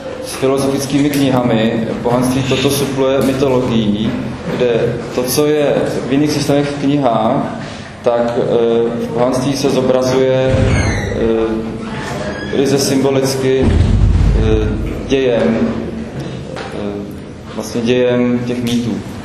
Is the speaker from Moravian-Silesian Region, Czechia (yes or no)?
no; Prague, Czechia; Jsem z Prahy